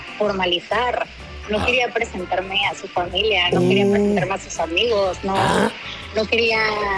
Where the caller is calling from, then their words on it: Mérida, Yucatán, Mexico; Les estoy llamando de Mérida.